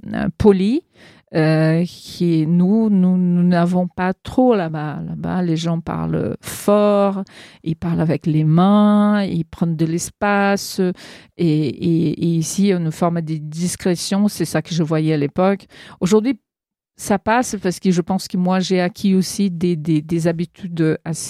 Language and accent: French; Brazil; parce qu'il y a un côté, quand on vient du Brésil, qui est...